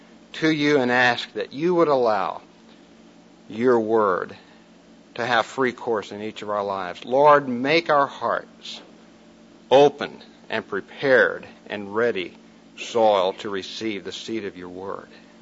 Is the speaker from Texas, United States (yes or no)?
yes; Texas, United States; also born or lived in South, United States; In my testimony, you realize that I was raised in Texas and then lived predominantly as far as the Navigator ministry in the South.